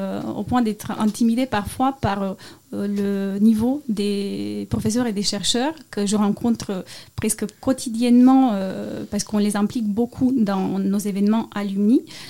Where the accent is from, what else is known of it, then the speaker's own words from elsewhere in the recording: Romania; Je viens d'un petit village de Roumanie et je n'avais jamais songé d'en arriver là.